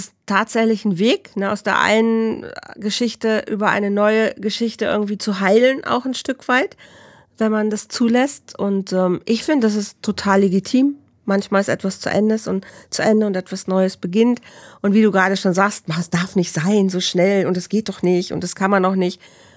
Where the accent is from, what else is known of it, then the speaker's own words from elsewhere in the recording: Bielefeld, North Rhine-Westphalia, Germany; wir haben uns in Bielefeld, in meiner Heimat ja noch kennengelernt